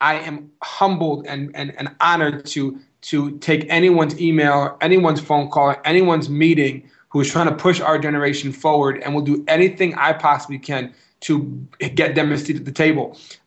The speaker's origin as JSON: {"language": "English", "town": "New York City", "region": "New York", "country": "United States", "tie": "born or raised there", "said": "I come from New York. I don't live in Washington. I live in New York City. I live in Brooklyn. This is my home. It has been my home since my birth."}